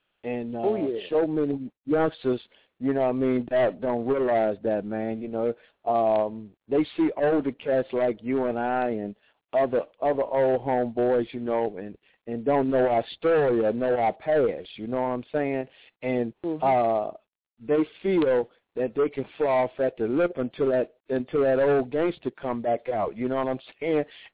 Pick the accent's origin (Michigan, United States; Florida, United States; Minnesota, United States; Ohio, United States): Michigan, United States; Detroit; my autobiography, The Streets Don't Love You Back, growing up in Detroit, you know.